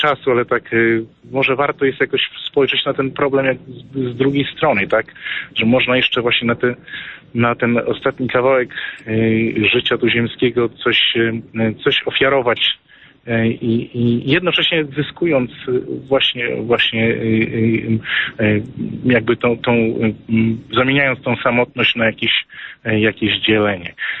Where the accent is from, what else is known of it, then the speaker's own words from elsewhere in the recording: Warsaw, Masovian Voivodeship, Poland; Ja akurat jestem z Warszawy